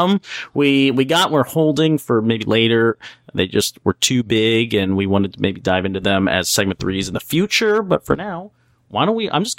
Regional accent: Ireland; you know, I'm Irish, and I really got into it through Neil Jordan

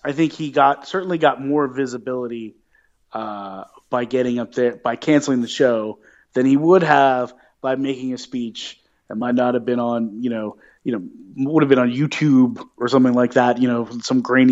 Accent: Georgia, United States; also born or lived in North Carolina; I lived in North Carolina for a while. And as you know, I'm from Georgia.

